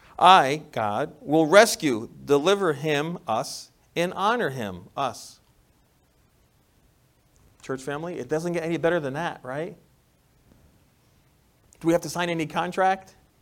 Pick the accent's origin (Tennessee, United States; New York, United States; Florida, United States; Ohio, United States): New York, United States; accent: New York; The Apostle Paul, my New York accent came out.